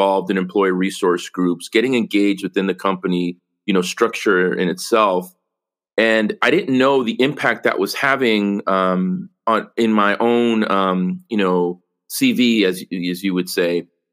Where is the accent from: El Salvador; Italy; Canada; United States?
El Salvador; San Salvador; Originally, I'm from San Salvador, El Salvador.